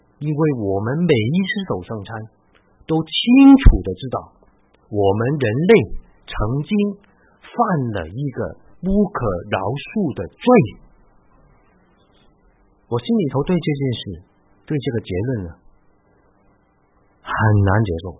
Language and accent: Chinese; Hong Kong; 不单是好像我们香港人拜的